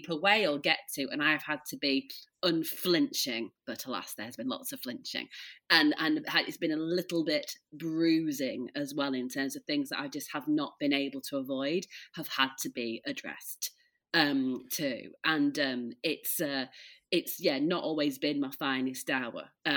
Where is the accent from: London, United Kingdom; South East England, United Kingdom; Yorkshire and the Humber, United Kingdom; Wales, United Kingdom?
Yorkshire and the Humber, United Kingdom; Leeds; I'm from Leeds, but we live in the, like, near the Peak District.